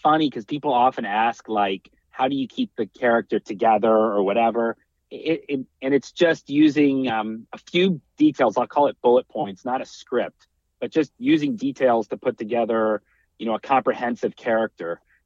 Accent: Chicago, Illinois, United States; also born or lived in New York / St. Louis; But I grew up mostly in Chicago, moved to New York, moved back to Chicago, then to St. Louis in high school.

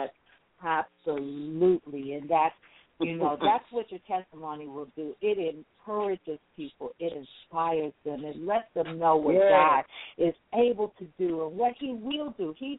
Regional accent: Chicago, Illinois, United States; we used to have testimony in the church, and I'm from Chicago

